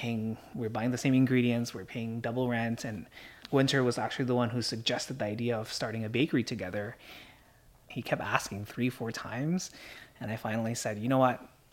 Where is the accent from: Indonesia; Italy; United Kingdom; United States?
Indonesia; moved away; And I always wanted to recreate things that I grew up eating in Indonesia that I could never find here.